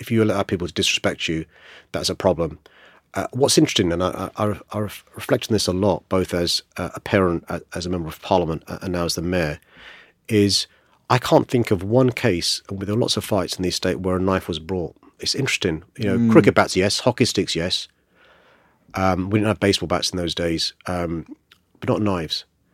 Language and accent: English; Tooting, London, United Kingdom; I was born in St. George's Hospital in Tooting, raised in a council estate up the road in Knowlesfield, ended up buying a property a stone's throw from St. George's, and I live a longer stone's throw from St. George's.